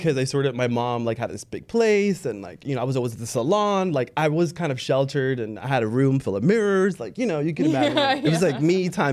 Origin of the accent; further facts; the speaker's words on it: Dominican Republic; I'm from the Dominican Republic